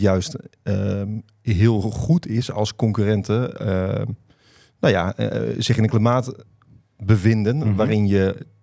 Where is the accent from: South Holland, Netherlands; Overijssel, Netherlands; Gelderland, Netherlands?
Gelderland, Netherlands; Barneveld; ik ben net 42 jaar. En ik kom uit Barneveld.